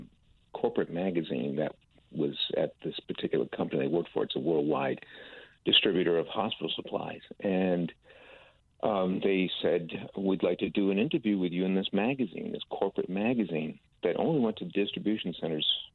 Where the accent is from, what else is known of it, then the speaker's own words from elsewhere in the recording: Massachusetts, United States; Yes, I am originally from Massachusetts. Joined the military back in 78, and I still have family in that area.